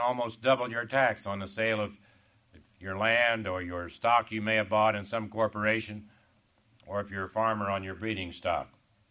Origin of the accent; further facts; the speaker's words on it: Russell, Kansas, United States; I might say, as you mentioned, Buddy, that I am from Russell, Kansas.